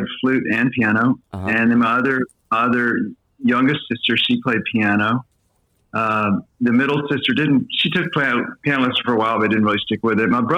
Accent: Austin, Texas, United States; also born or lived in New York City / Los Angeles; I am. I moved elsewhere for a couple of times, but mostly was in Austin.

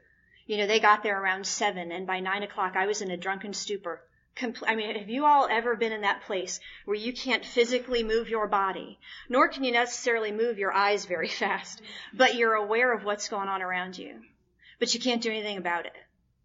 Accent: the North, United States; I was raised in the North.

